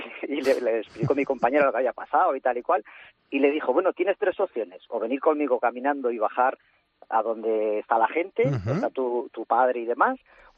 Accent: Eibar, Basque Country, Spain; born there; porque nosotros nacimos en Eibar, Guipúzcoa

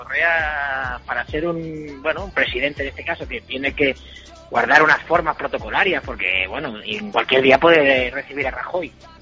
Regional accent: Cornellà, Catalonia, Spain; Claro. Yo soy de Cornellá.

